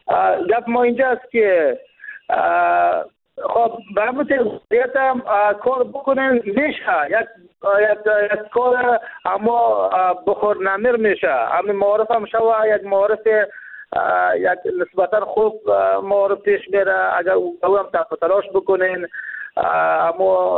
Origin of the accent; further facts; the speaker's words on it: Jowzjan, Afghanistan; ولایت ما ولایت جوزجان برای فعلا ولایت ناامن است